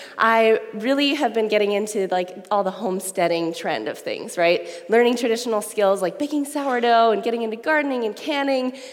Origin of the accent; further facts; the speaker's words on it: Eau Claire, Wisconsin, United States; also born or lived in Duluth; So we're originally from Eau Claire. We lived in Duluth for a while and completed a church planters residency program at the Duluth Vineyard Church.